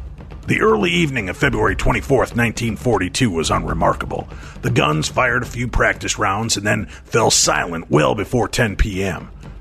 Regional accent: Hermosa Beach, California, United States; also born or lived in Los Angeles; I'm a native Californian. I was born in Los Angeles and grew up in Hermosa Beach.

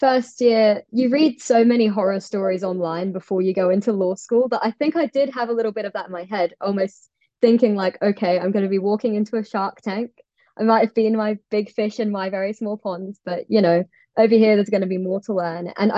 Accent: Australia; also born or lived in Singapore; I'm from Australia and Singapore.

